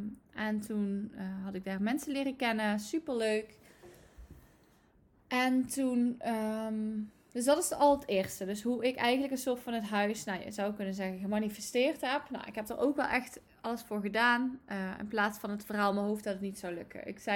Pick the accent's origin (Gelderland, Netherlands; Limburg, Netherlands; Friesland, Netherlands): Limburg, Netherlands; Ik kom uit Limburg.